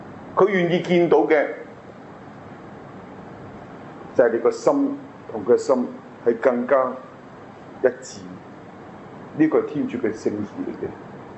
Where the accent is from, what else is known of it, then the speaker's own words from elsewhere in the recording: Hong Kong; 是不是只为日本人，为我们香港人都是一个信息